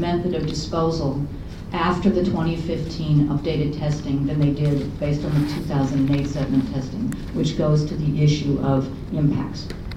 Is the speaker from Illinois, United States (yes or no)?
no; Maine, United States; So although I may not look it, I am Native American from this state.